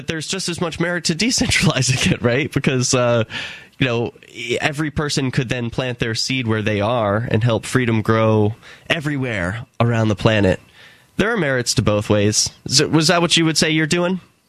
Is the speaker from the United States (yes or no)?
yes; Philadelphia, Pennsylvania, United States; now in New Hampshire, United States; I come from Philadelphia, which is not terribly far away from New Hampshire, where I'm broadcasting now.